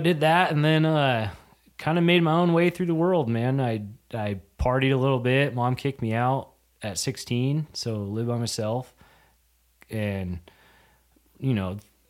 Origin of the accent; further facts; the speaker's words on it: Washington, United States; moved away as an adult; It is, yeah. Born, raised there till I was, shoot, I was 18. I moved to North Dakota with my dad.